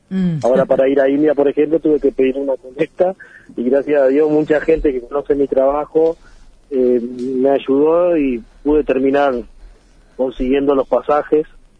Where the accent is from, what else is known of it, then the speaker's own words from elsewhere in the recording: Uruguay; now in Corrientes, Argentina; Y, no, yo me vine de Uruguay por una beca educativa.